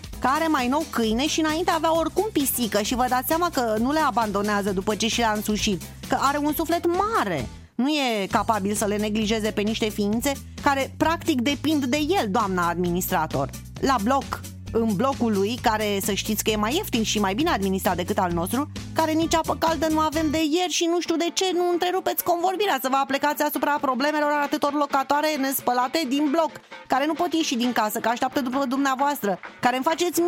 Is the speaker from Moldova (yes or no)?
no; Romania; eu sunt româncă, dar sunt cinstită